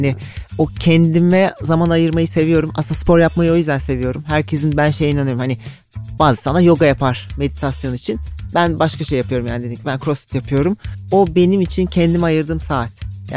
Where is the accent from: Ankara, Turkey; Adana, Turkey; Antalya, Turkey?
Ankara, Turkey; born there; now in Istanbul, Turkey; Ankara'da doğdum ben.